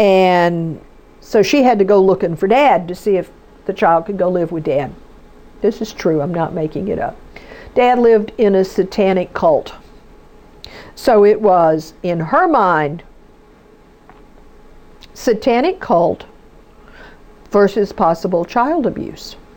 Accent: Texas, United States; Well, I'm from Texas. They say all of us have guns. I don't.

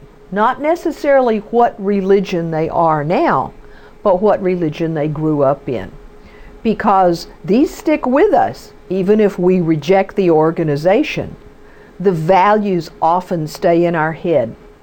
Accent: Ireland; I'm Irish by nature and question everything.

